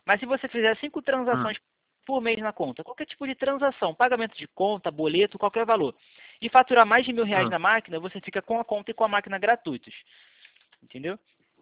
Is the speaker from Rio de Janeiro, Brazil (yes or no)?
yes; Rio de Janeiro, Brazil; é que eu sou do Rio.